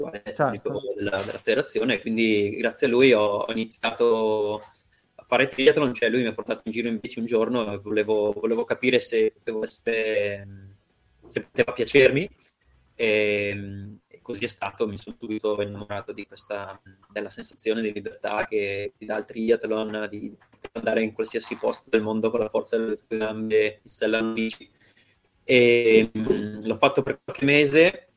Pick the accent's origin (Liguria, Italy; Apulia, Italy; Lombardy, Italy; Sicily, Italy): Lombardy, Italy; Seriate; Ho iniziato a 5 anni più o meno a fare nuoto agonistico nella squadra del mio paese qui a Seriate